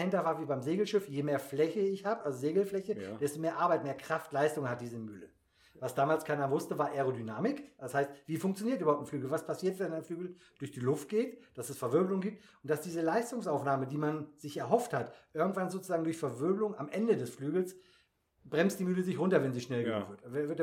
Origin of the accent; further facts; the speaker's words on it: Uelzen, Lower Saxony, Germany; Ich komme aus der Region Uelzen